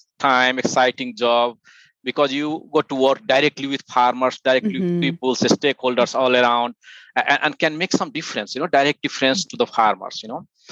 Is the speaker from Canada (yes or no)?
no; Nepal; English is a second language; I was born and raised in Nepal, you know.